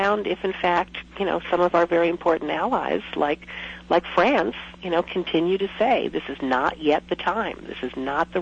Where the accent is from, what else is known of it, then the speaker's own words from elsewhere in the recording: United States; I feel a great frustration as an American